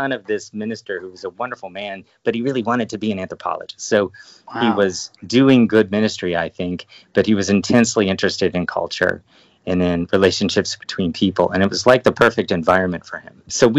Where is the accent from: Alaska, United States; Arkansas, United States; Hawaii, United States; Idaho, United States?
Hawaii, United States; born there; I was born in Hawaii, where my dad was a pastor at the time.